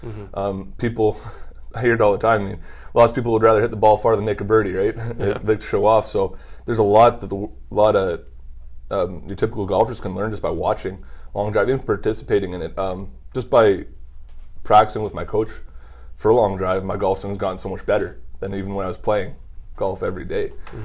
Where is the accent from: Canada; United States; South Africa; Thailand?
Canada; it makes me sound so bad as a Canadian